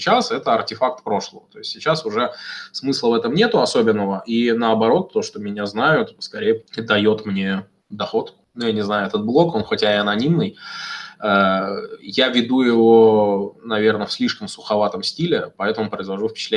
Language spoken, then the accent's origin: Russian; Russia; accent: Russian; у меня страшный русский акцент, но я свободно говорю на английском